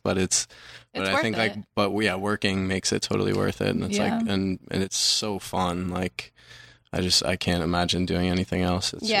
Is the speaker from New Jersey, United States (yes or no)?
yes; New Jersey, United States; born there; Well, I guess it starts, I was born in New Jersey.